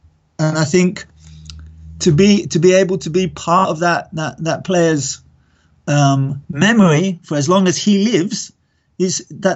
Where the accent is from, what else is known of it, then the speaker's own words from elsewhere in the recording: England, United Kingdom; And that was a huge culture shock for me, and I'm English.